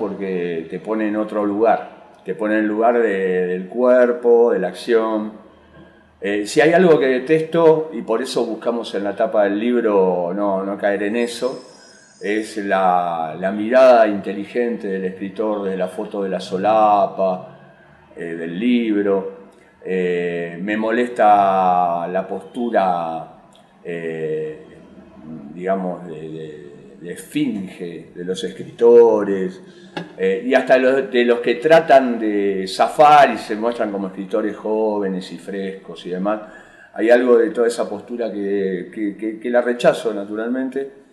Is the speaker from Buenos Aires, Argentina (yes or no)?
yes; Buenos Aires, Argentina; accent: porteño; Yo soy del conurbano bonaerense, no nací en la ciudad de Buenos Aires, pero tengo acento porteño.